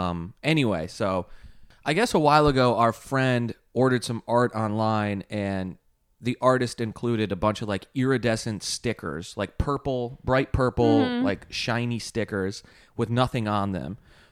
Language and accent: English; Michigan, United States; I'm from Michigan.